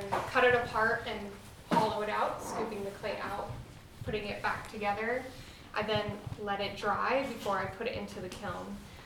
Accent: Anchorage, Alaska, United States; So I was born and raised here in Alaska from Anchorage originally, where I graduated with a BFA in 2018 from UAA.

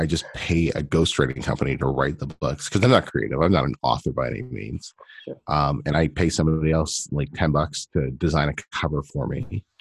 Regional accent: Canada; now in Mexico; So I'm from Canada, and my wife's from Mexico, Monterey.

